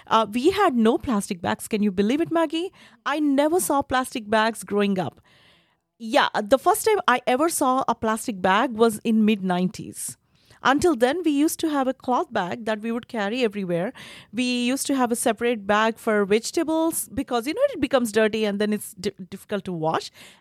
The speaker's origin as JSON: {"language": "English", "country": "India", "second_language": "English", "lives_now": "United States", "said": "by my accent and my name, you can figure out that I'm from India."}